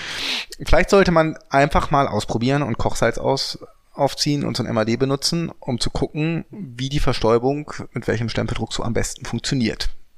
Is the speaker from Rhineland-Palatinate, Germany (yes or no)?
no; Hanover, Lower Saxony, Germany; Wir kommen aus Hannover